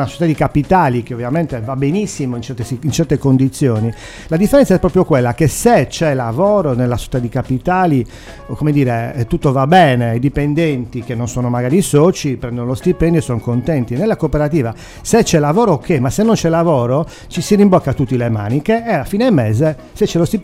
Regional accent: Sardinia, Italy; Noi siamo sardi, lo dico sempre

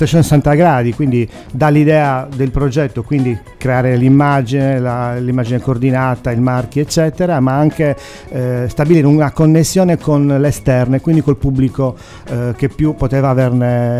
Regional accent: Sardinia, Italy; Noi siamo sardi, lo dico sempre

